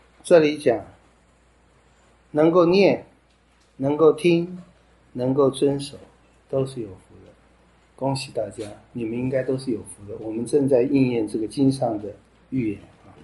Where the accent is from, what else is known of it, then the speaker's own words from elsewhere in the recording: China; 我们中国人写信最后是祝你平安，祝你健康，或者是用文言文写了一大堆我不懂的什么阖家什么什么什么或者什么什么